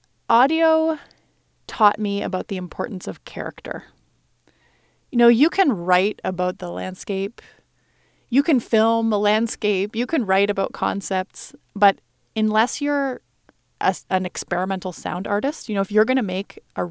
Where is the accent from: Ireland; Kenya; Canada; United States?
Canada; And as a Canadian, you know, working up there was closer to home than anywhere else